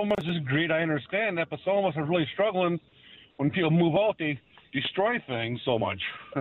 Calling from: Wabino, United States; from Wabino

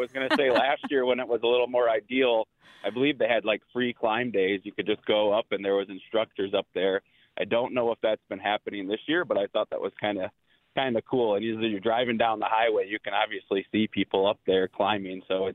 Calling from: Winona, Minnesota, United States; Yeah, I'm calling in from Winona, Minnesota, driving here to work this morning

